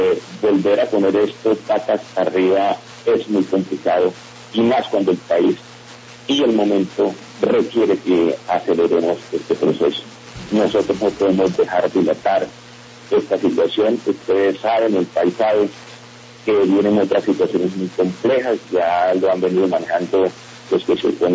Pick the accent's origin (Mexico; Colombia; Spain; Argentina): Colombia; nosotros somos colombianos que tenemos unas visiones ideológicas como cualquiera las tiene.